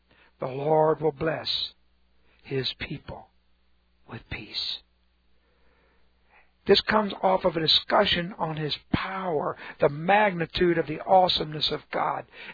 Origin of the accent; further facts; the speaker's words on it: California, United States; born there; I was born in California at the Cedars of Lebanon Hospital, and on my birth certificate is the verse concerning the cedars of Lebanon.